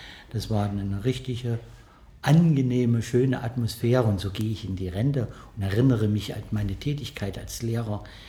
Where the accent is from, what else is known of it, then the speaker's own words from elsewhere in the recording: Jena, Thuringia, Germany; ich komme aus Thüringen, direkt aus Jena. Und dort bin ich auch geboren, habe dort auch die Schule besucht, habe dort studiert